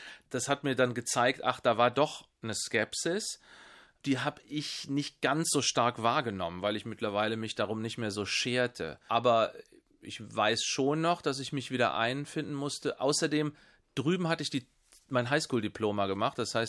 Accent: Siegburg, North Rhine-Westphalia, Germany; also in meiner Heimatstadt gewissermaßen, wo ich mich auch etwas auskannte, habe ich angefangen.

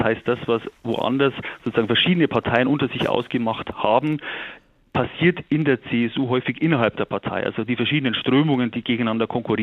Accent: Bavaria, Germany; natürlich muss ich das als Bayer sagen

